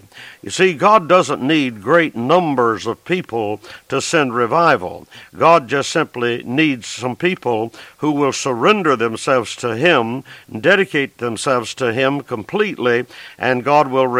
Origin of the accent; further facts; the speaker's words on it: Southern United States, United States; I've never one time in my life wished, even though I am from the South